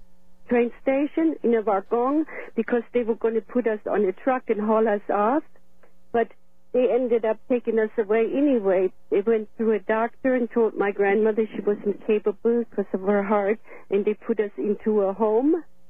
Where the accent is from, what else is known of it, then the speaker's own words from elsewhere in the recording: Germany; now in Idaho, United States; I was born and raised in Germany. I was born right into the Second World War.